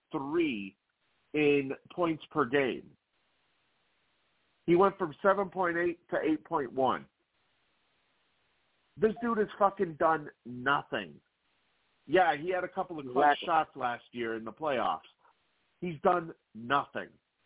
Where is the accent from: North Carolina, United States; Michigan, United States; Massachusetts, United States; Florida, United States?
Massachusetts, United States; Boston; I am a Celtics fan. I was born and raised in Boston in all sports.